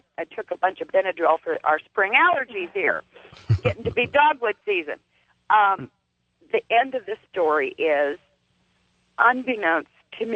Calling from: Tennessee, United States; Tell Ian that I'm calling from Big Orange Country.

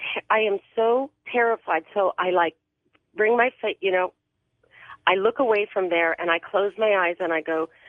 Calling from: Burbank, California, United States; I'm calling from Burbank. I'm right up the street from you.

